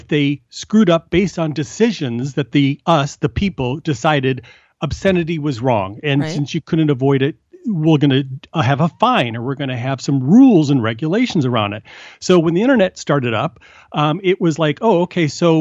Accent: Midwest, United States; I'm from the Midwest where they had WOW.

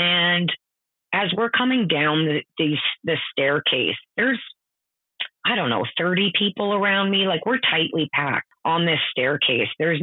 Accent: Ontario, Canada; now in British Columbia, Canada; because I'm actually from Ontario and I've been in British Columbia for about 10 years now.

